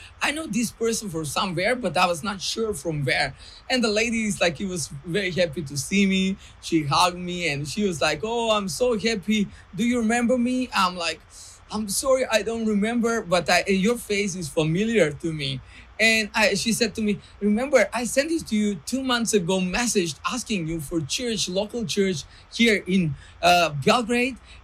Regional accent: North Macedonia; now in Serbia; I'm originally from Macedonia, but I'm living in Serbia

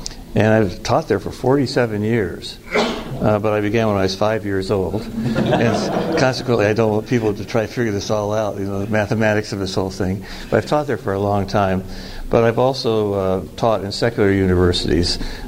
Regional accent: California, United States; So that's part of my background. I grew up in Southern California.

